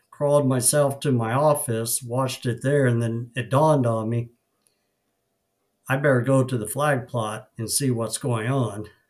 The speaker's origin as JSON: {"language": "English", "region": "Oklahoma", "country": "United States", "tie": "born or raised there", "said": "I was born and raised in Oklahoma"}